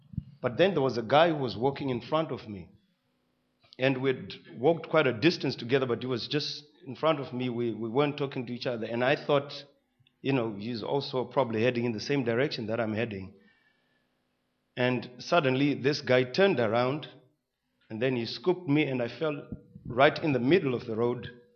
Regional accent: Zimbabwe; now in South Africa; I came from Zimbabwe in 2008, in June.

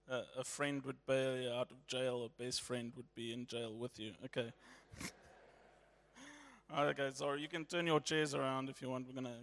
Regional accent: England, United Kingdom; Okay, I'm English, so I didn't understand that either.

